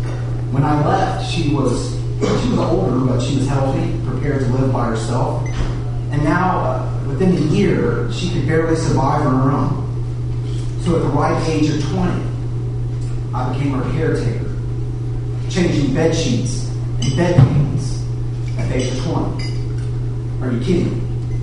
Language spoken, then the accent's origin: English; Galveston, Texas, United States; now in Cypress, United States; I live in Cyprus. I grew up in Galveston, like I mentioned.